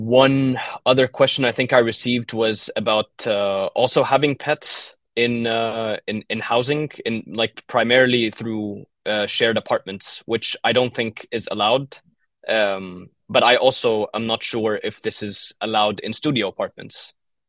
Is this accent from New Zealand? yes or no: no; Egypt; I mean, I'm from Egypt, so it's very quite on the opposite side